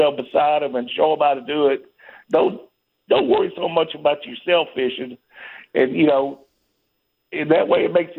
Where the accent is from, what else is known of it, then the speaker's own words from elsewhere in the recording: Atlanta, Georgia, United States; now in Tallahassee, United States; I pretty much grew up in Atlanta.